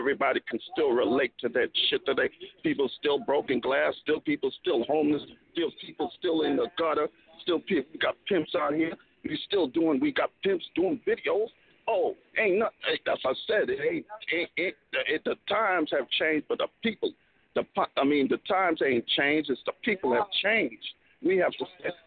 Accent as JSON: {"language": "English", "town": "San Francisco", "region": "California", "country": "United States", "said": "I'm from San Francisco."}